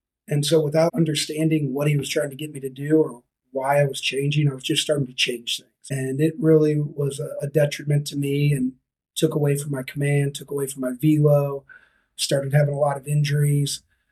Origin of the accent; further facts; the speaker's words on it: St. Louis, Missouri, United States; I grew up in St. Louis, got drafted out of high school by the Rockies, and then ended up going to Southwest Missouri State